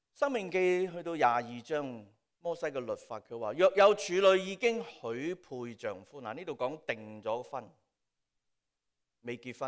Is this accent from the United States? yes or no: no; China; 我们中国人说未过门都仍然是什么？未婚妻啫